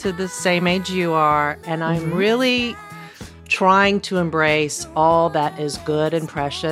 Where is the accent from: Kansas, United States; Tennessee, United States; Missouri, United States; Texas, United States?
Tennessee, United States; Memphis; So this song reminds me a little bit of my youth growing up in Memphis, Tennessee, right?